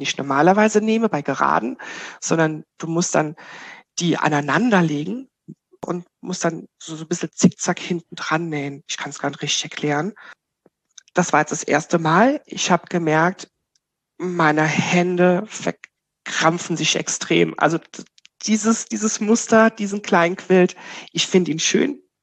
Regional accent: Germersheim, Rhineland-Palatinate, Germany; Speyer, das ist doch bei mir in der Ecke. Und habe dann zurückgeschrieben, hi, ich bin aus Germersheimer Ecke

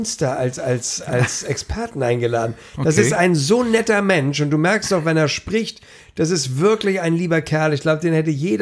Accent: Hamburg, Germany

